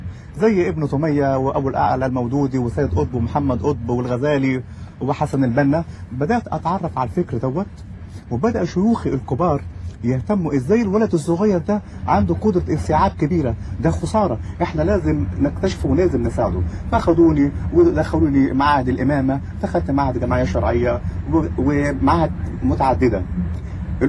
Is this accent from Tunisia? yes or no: no; Egypt; لكن عندنا في مصر أو في العالم الثالث عموما القطر مثلا يكون معاده الساعة 6 ممكن يجي الساعة 8.